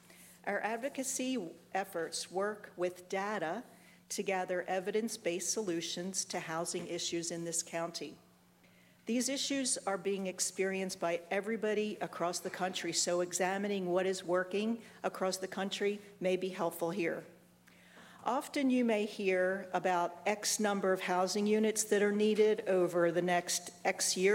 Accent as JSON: {"language": "English", "town": "Lewes", "region": "Delaware", "country": "United States", "said": "from Lewis."}